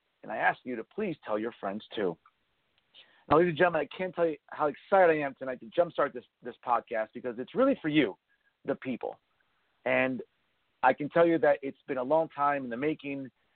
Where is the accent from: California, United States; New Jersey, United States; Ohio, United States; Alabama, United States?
New Jersey, United States; West New York; now in Union City, United States; You know, I've known nothing but Hudson County my entire life. I grew up in West New York. I'm a proud Memorial High School alumni.